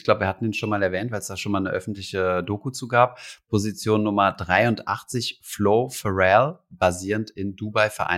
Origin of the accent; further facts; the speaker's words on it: Saarbrücken, Saarland, Germany; meine Heimatstadt Saarbrücken